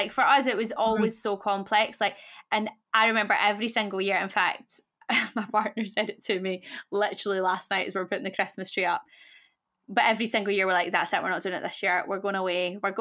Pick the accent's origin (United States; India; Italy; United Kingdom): United Kingdom; Scotland; now in London, United Kingdom; I'm Scottish, he's Welsh, we live in London.